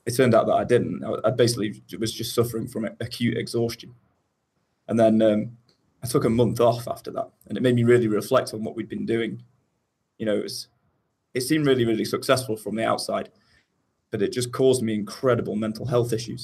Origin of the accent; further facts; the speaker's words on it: Manchester, North West England, United Kingdom; I'm from Manchester in the UK.